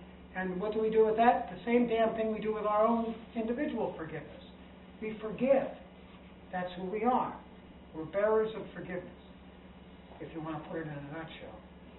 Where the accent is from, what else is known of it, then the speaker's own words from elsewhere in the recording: Missouri, United States; I'm from Missouri, show me.